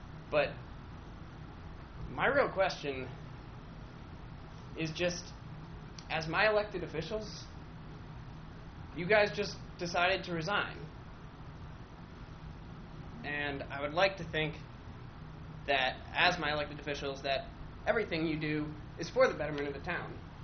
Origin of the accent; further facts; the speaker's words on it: Roosevelt, United States; now in Maine, United States; live in Maine most of the year, and I come back to Roosevelt for the summers at times, and my family, I grew up in Roosevelt.